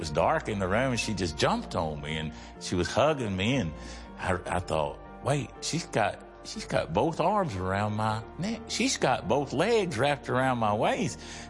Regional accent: Abilene, Texas, United States; this is my wife, Reggie. We're from Abilene, Texas.

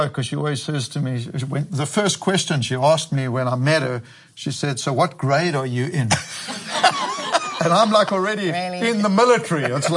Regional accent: East London, Eastern Cape, South Africa; I was born and bred in East London. I was raised in East London.

